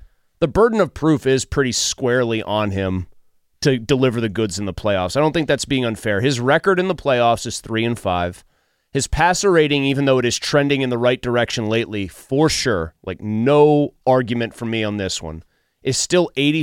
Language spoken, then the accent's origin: English; Montour, Pennsylvania, United States; I'm from Montour, but whatever.